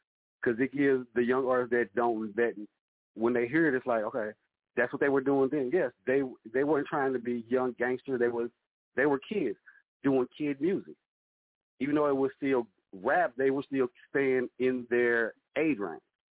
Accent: Webster Groves, Missouri, United States; I'm from St. Louis, Missouri, but I'm on the outskirts. My hometown is called Webster Groves. It's still part of St. Louis. It's just a county part. So I'm from the Midwest.

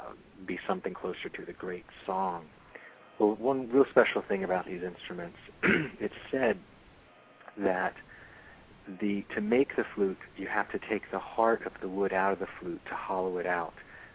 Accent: Connecticut, United States; moved away; I'm also a transplanted Southerner, born and raised in Connecticut, and have been down in Florida now, off and on, for close to 25 years.

